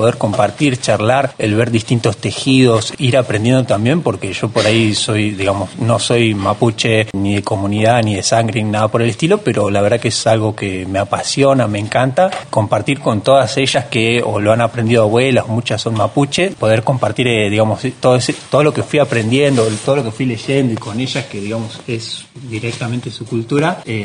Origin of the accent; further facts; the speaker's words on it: Cortaderas, San Luis, Argentina; soy artesano en telar, técnicas pampa y mapuche. Vengo de la localidad de Cortaderas, provincia de San Luis, poco más de 1600 kilómetros